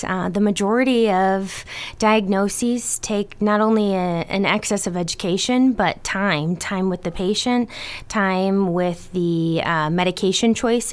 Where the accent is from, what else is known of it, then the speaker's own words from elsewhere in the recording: Indiana, United States; I'm from the Midwest, from Indiana originally.